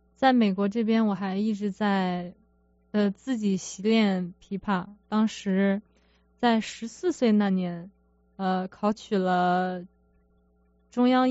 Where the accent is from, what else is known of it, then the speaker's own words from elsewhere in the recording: Jinan, Shandong, China; now in United States; 我小时候是在山东济南长大的。济南大家都知道，济南是一个泉非常多的地方，济南也被誉为泉城。